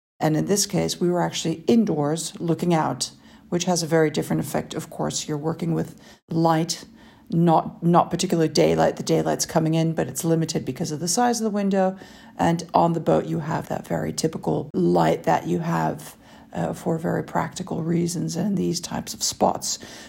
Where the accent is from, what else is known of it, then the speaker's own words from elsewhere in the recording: Amsterdam, North Holland, Netherlands; it was taken on a trip from Amsterdam, my hometown, to England to visit my siblings.